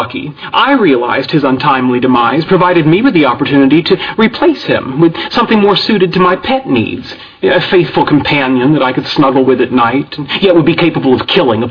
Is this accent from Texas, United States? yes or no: yes; Texas, United States; I'm from East Texas, the Gulf region, home to many Vietnamese shrimpers.